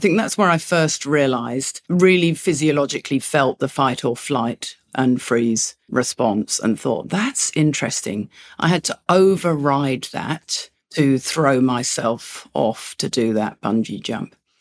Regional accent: England, United Kingdom; because I'm English. So I have a very English upbringing with death.

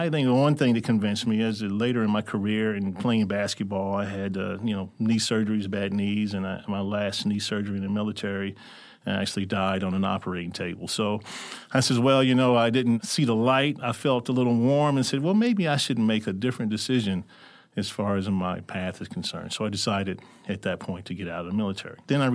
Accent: Louisville, Kentucky, United States; So I grew up in Louisville, Kentucky is where I'm from.

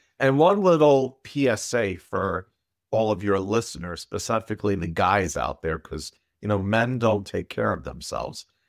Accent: Brooklyn, New York, United States; So my journey started and continues in the great borough of Kings, also known as Brooklyn, New York.

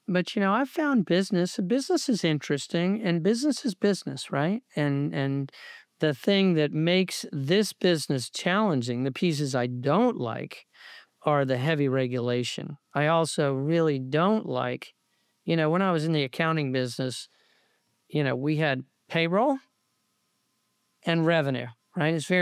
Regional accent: Stuart, Florida, United States; So I grew up in Stuart, Florida, which is a little town right above West Palm, about 40 miles north of West Palm. Grew up in Stuart, Florida. Went to high school there.

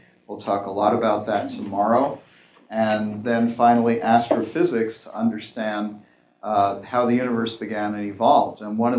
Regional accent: New York City, New York, United States; So I was born in New York City, 1959. I was born into a Jewish household.

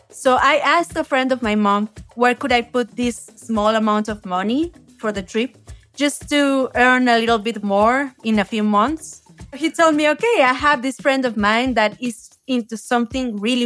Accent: Mexico City, Mexico; I was born and raised in Mexico City. I'm still living here and I bet I will be here the rest of my life because I really love Mexico City.

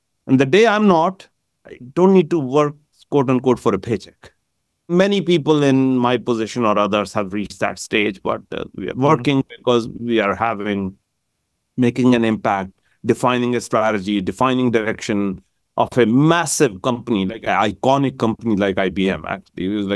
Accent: Kurukshetra, Haryana, India; So I come from Kurukshetra, actually, which is many people in India know this land of Mahabharata, actually, where Lord Krishna gave the famous sermon of Gita.

